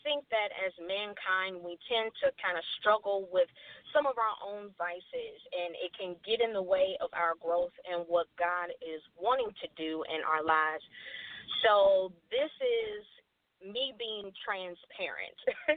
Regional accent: Chicago, Illinois, United States; I hail from Chicago, Illinois.

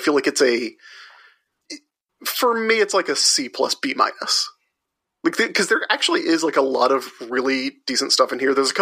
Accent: Southern United States, United States; That's because we're from the South.

